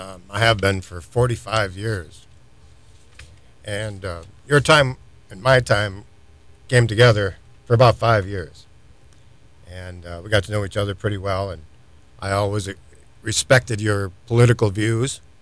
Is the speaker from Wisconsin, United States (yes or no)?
yes; Wisconsin, United States; Yeah, I grew up in Wisconsin. And as a kid, my grandfather had a dairy farm.